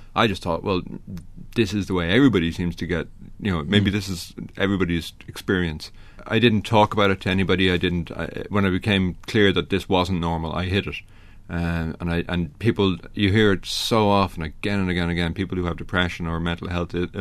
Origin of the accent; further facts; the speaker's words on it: Malahide, Leinster, Ireland; I grew up in Malahide when it was a fishing village, before it became a refuge for rock stars.